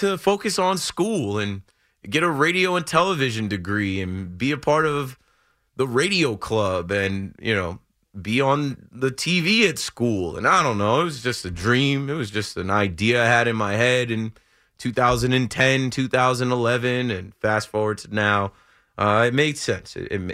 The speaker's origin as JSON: {"language": "English", "region": "New Jersey", "country": "United States", "said": "I'm from Jersey. I'm in New York all the time."}